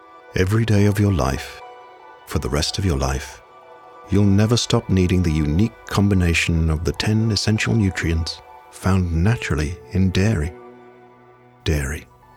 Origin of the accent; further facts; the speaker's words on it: England, United Kingdom; moved away as an adult; now in Australia; As you can hear, I'm originally English, but I've been living in Australia since 2006.